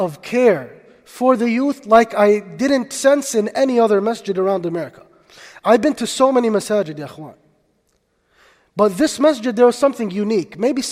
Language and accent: English; New Jersey, United States; I made istikhara to go back to New Jersey, which is my hometown